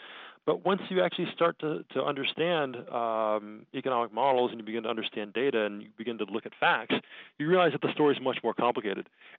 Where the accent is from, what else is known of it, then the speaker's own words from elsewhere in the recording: Jamaica; growing up in Jamaica in the 1970s was a very difficult time for the country.